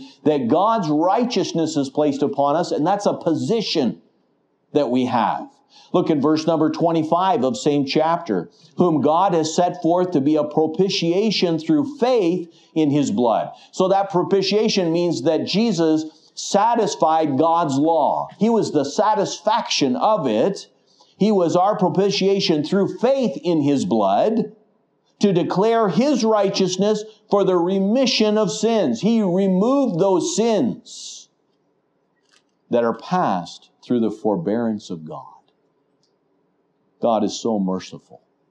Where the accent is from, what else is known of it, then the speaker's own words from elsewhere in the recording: Canada; I'm thankful that I'm a Canadian, but more importantly than that, I'm a child of God.